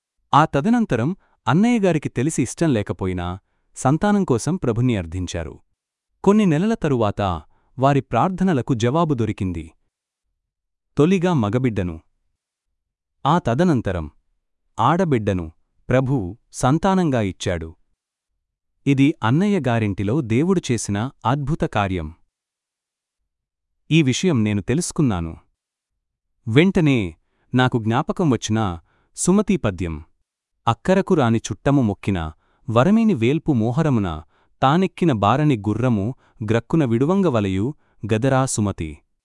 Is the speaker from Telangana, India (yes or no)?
no; Poduru, Andhra Pradesh, India; నా స్వగ్రామం పశ్చిమగోదావరి జిల్లా పోడూరులోనే నా మేనమామగారింటి వద్ద నా వివాహం